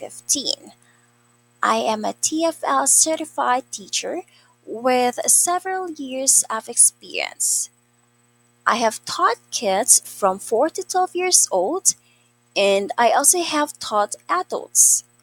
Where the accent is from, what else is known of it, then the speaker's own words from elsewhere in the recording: Philippines; I am a Filipino who speaks English.